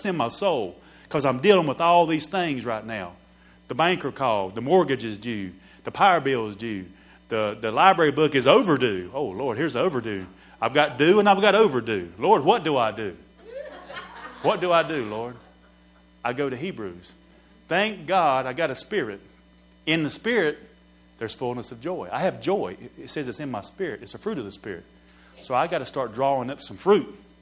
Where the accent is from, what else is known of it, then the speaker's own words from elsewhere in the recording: the South, United States; born there; I was born in the South. If anybody listens to this on the internet, we from the South down here.